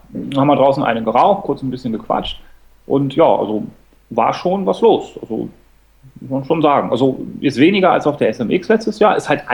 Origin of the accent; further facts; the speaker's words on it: Cologne, North Rhine-Westphalia, Germany; als Kölner